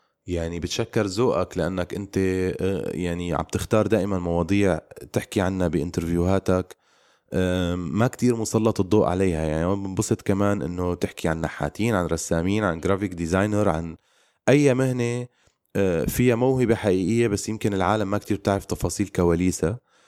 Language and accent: Arabic; Aleppo, Aleppo Governorate, Syria; يعني ما في شيء اسمه أنه أنا شخص من حلب والدراما بسوريا من بالشام بالعاصمة